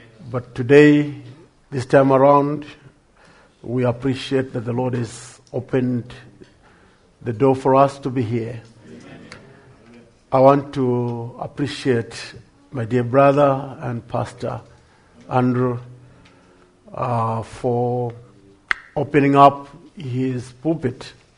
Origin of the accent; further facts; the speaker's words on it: Zimbabwe; I grew up in Zimbabwe.